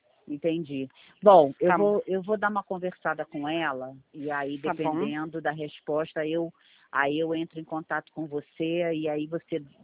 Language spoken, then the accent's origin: Portuguese; Rio de Janeiro, Brazil; now in Curitiba, Brazil; Mas eu sou carioca, menina.